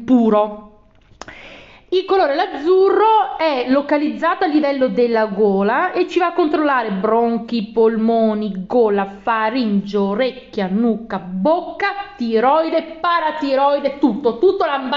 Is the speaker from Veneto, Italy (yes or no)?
yes; Vicenza, Veneto, Italy; Tesoro, da buona vicentina